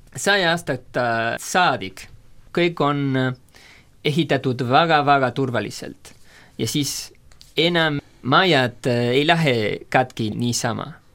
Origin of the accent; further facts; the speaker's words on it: Mendoza, Argentina; kui tulime tagasi Buenos Airesest Mendozasse koolida